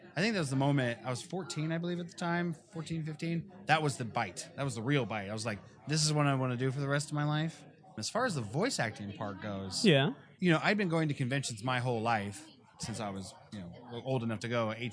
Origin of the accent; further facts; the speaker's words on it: South Bend, Indiana, United States; So I'm from South Bend, Indiana, home of Notre Dame.